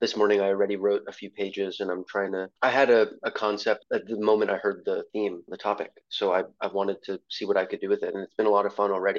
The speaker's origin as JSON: {"language": "English", "town": "Brooklyn", "region": "New York", "country": "United States", "said": "I'm from Brooklyn, so I feel like the opportunities are, there might be more opportunities in New York City, but they're harder to get access to."}